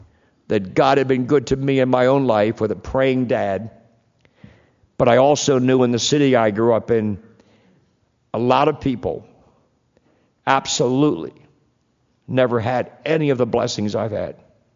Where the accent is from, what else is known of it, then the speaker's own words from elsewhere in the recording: Coatesville, Pennsylvania, United States; I grew up in Coatesville since I was 9 years old. I turned 69 just a couple days ago on the 21st.